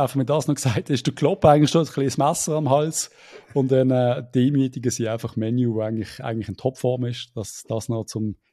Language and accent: German; Lucerne, Switzerland; Also, da würde mir die Gallen raufkommen als Luzerner.